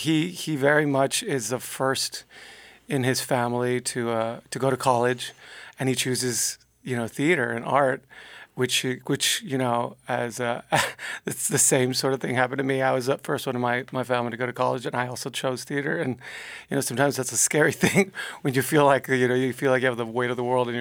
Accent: Texas, United States; Like in Texas, I grew up in Texas, about 10 minutes away from the Mexican border, really close.

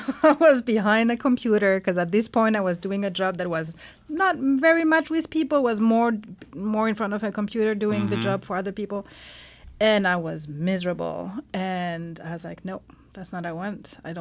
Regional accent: Switzerland; I grew up in Switzerland.

